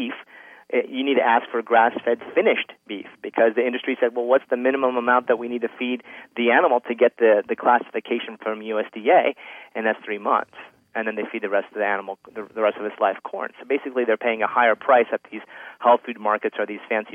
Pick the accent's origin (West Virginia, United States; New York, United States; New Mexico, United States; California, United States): New Mexico, United States; I'm from New Mexico, so and I think it kind of represents most of the United States.